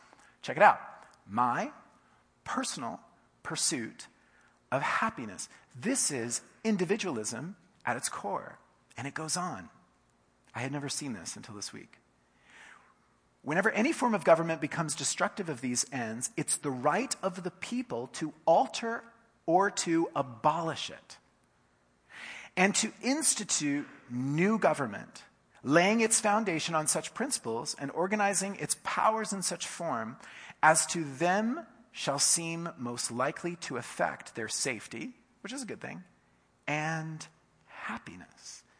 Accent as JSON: {"language": "English", "country": "United States", "said": "But as an American, I grew up with something a little bit more extreme."}